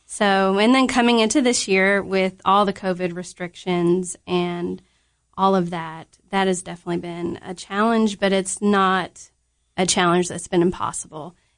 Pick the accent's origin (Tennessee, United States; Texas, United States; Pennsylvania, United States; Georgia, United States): Tennessee, United States; Cookeville; And I'm also from Cookeville, born and raised, and been here pretty much my whole life.